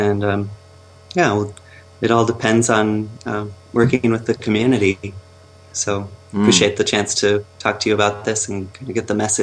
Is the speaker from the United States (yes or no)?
yes; United States; although I'm American, I've spent a third of my life, the last 10 or 11 years, working in China and Latin America and Europe